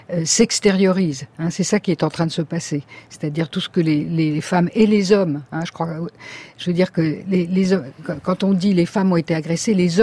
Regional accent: France; Voilà, très, très discuté chez nous.

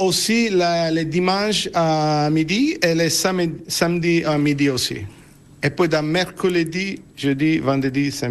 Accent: Italy; French is a second language; Oui, parce que je suis italienne, j'ai travaillé beaucoup de temps en Italie

